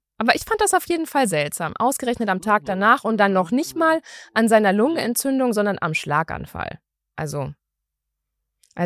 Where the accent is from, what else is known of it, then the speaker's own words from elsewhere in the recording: West Germany, Germany; ich komme aus Westdeutschland. Selbstverständlich war ich in der Kirche. Aber ich bin auch ausgetreten.